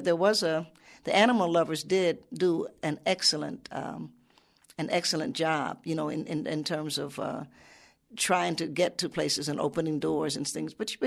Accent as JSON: {"language": "English", "town": "Cincinnati", "region": "Ohio", "country": "United States", "tie": "born or raised there", "also_born_or_lived": "Knoxville, United States", "lives_now": "New York, United States", "said": "even though I'm actually an Appalachian, I was born in Knoxville, grew up in Lincoln Heights here in Cincinnati area."}